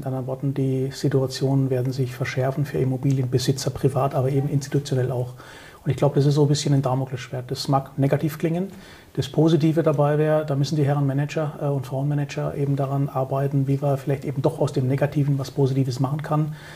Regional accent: Southern Germany, Germany; ich bin aus Süddeutschland, dort haben wir schon so ein paar städtische Lagen

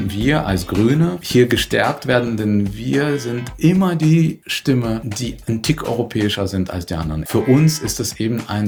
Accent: Astrakhan, Astrakhan Oblast, Russia; dass Raketen aus Russland in Richtung Kiew aus Astrachan abgeschossen werden, also aus meiner Heimatstadt, auf meinen Kopf.

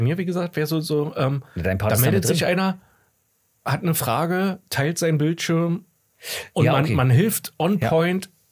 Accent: Berlin, Germany; accent: Berlin dialect; Ich habe ja nicht aufgepasst, ob ich diesmal Berlinert habe oder nicht. Aber ich passiert nicht. Wahrscheinlich ich automatisch. Nicht. Ich versuche immer nicht zu Berlinern.

